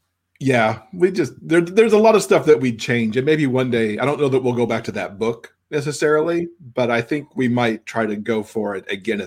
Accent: Michigan, United States; I grew up in Michigan, so hockey very much in my blood too

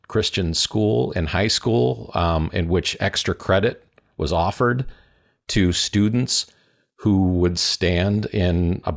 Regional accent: Midwest, United States; But, you know, of course, I do come from the Midwest, and not just that, but I come from the Bible Belt evangelical Midwest.

